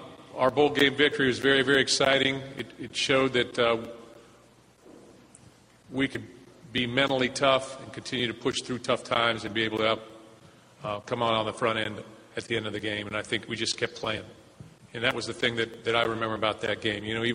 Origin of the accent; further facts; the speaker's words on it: Ohio, United States; First of all, I think it's a rivalry because I'm from Ohio.